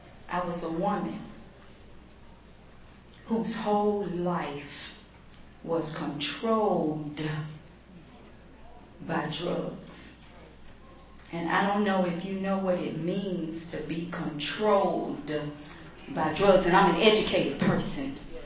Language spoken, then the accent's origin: English; Miami, Florida, United States; for calling me to ask me to come to Baltimore, because I'm from Miami.